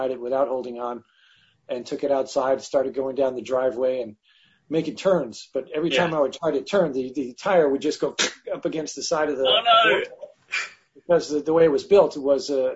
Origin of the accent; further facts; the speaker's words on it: Detroit, Michigan, United States; growing up in Detroit, Michigan, my dad is an automotive engineer.